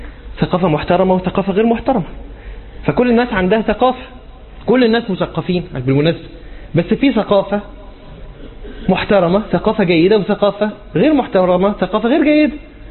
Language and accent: Arabic; Alexandria, Alexandria Governorate, Egypt; يمكن احنا عندنا في اسكندريه الموضوع ده مش كتير